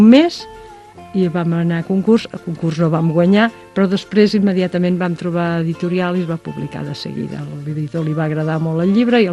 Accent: Llorenç del Penedès, Catalonia, Spain; Les dues som de Llorenç, ens van conèixer a l'adolescència

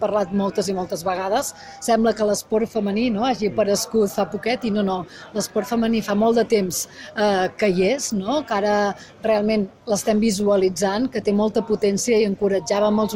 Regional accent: Catalonia, Spain; Jo sóc del Gironès, sóc gironina

